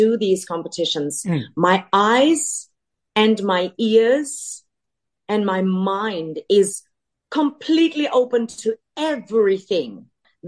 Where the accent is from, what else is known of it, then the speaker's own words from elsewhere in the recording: South Africa; I am not American. I am South African. Yeah. And I'm not just South African, but I'm a woman of color. I'm a colored woman from South Africa.